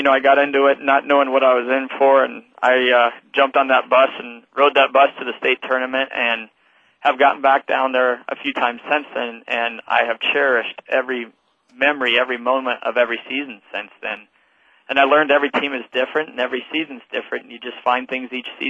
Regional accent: Aurora, Nebraska, United States; I grew up in Aurora, so my roots are out that way.

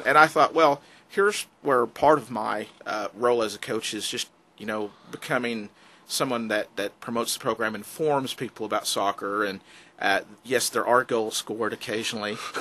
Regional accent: Texas, United States; I grew up in Texas, big all sports fan. Played every sport there was, played college football, was a kicker.

